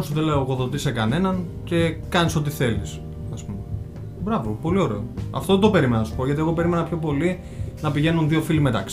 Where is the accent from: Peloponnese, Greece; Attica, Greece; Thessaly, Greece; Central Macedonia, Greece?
Central Macedonia, Greece; Kilkis; στο χωριό μου, στο Κιλκίς. Επειδή ήταν τουρκικό χωριό και λεγόταν Αρμουτσί.